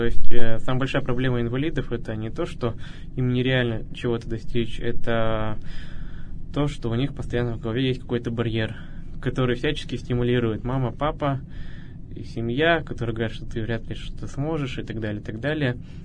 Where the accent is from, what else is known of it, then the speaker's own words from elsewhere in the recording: Uray, Khanty-Mansi Autonomous Okrug, Russia; now in Yekaterinburg, Russia; моя родина — это Ханты-Мансийский автономный округ. Родители у меня остались там, в маленьком городке Урай, а я уже несколько лет живу здесь, в Екатеринбурге.